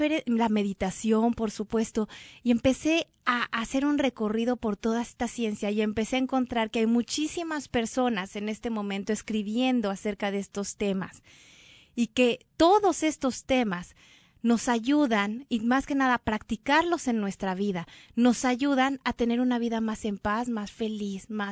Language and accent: Spanish; Mexico; siempre digo pluma, soy mexicana